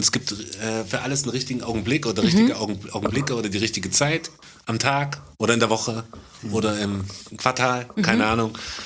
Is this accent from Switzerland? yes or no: no; Leipzig, Saxony, Germany; Ich bin in Leipzig-Grünau aufgewachsen.